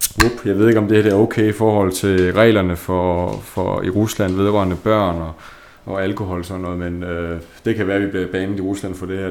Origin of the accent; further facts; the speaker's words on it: Jutland, Denmark; Jylland er også okay. Jeg er selv jyde.